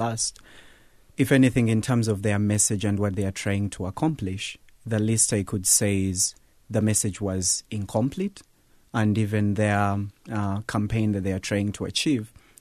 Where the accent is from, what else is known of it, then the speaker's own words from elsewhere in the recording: Central Region, Uganda; English is a second language; I'm from the central part of Uganda.